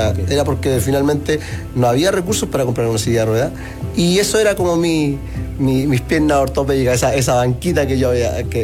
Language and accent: Spanish; Talca, Maule, Chile; born there; yo nací en 1980 en la ciudad de Talca.